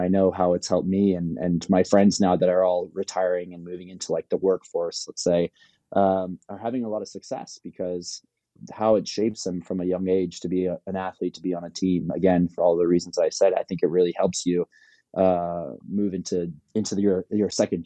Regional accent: Palos Verdes, California, United States; I'm from Palos Verdes.

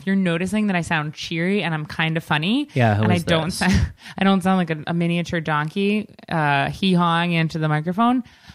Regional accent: Long Island, New York, United States; I mean, that's what you do when you're like growing up in Long Island.

